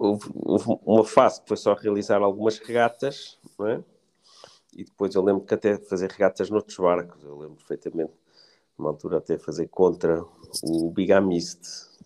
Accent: Maputo, Maputo City, Mozambique; born there; Isso foi em Moçambique, como eu nasci em Lourenço Marques.

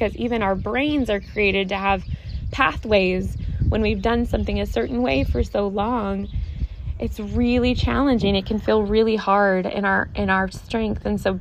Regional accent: Pacific Northwest, United States; So we're from the Pacific Northwest, and you guys, if you're from here, you are familiar with blackberry bushes

